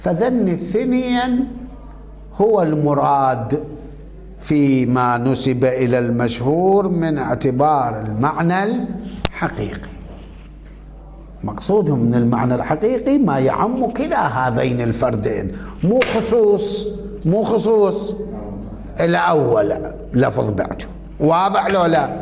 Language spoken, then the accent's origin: Arabic; Iraq; آه احنا كان عندنا بالعراق نقول جنسية عثمانية